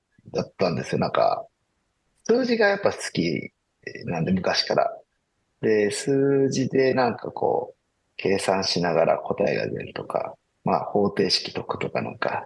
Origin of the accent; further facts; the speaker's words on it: Tatsuno, Hyogo, Japan; 今辰野市になったんですが、昔はそうめんの揖保乃糸がですね、あ、有名な揖保郡っていうすごい田舎に、生まれ育ってましたので、まあまあ田舎の子供みたいな、そんな感じでしたね、小学校の時は。